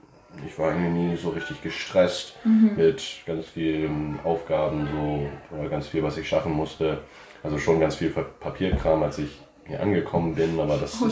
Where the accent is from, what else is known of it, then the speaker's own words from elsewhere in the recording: New Orleans, Louisiana, United States; German is a second language; Ja, ich komme aus New Orleans, aus Amerika.